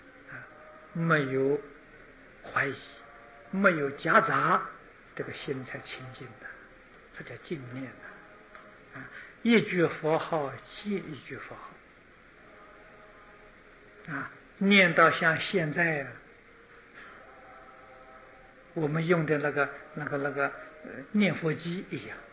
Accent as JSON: {"language": "Chinese", "country": "China", "said": "这是我们中国人俗话常讲啊，千江有水千江月。"}